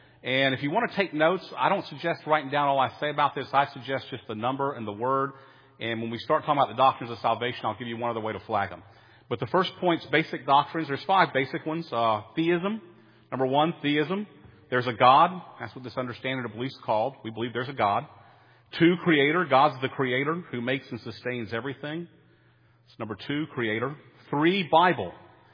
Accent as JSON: {"language": "English", "town": "Fayetteville", "region": "North Carolina", "country": "United States", "tie": "born or raised there", "said": "when I was a kid, I was growing up in Fayetteville, North Carolina."}